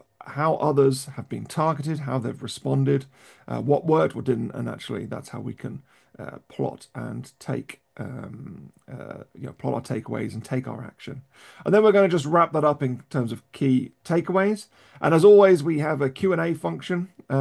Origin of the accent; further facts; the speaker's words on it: Cambridge, East of England, United Kingdom; She holds an MBA from my hometown of Cambridge, from Cambridge University